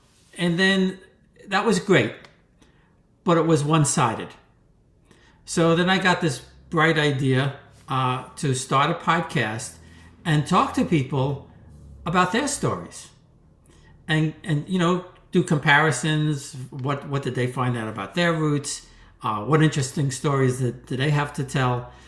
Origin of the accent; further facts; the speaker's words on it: College Point, New York, United States; also born or lived in Whitestone, United States; Yeah, where I grew up, I was born in Whitestone and moved to a small area, all part of New York City, College Point.